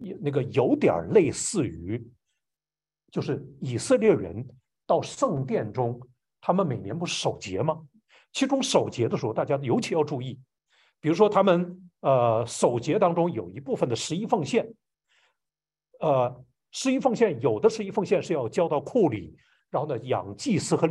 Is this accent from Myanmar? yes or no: no; Northeast China, China; also born or lived in Guangdong / Nanjing; 由于我是东北人，我天生见的东北来的弟兄姐妹就会亲切一些